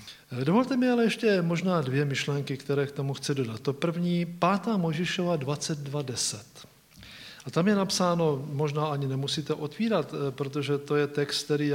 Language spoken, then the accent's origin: Czech; Blansko, South Moravian Region, Czechia; Já jsem vyrůstal v Blansku, že jo, to je kousíček Moravského krasu